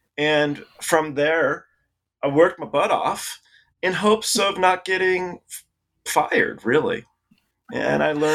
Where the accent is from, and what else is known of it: England, United Kingdom; born there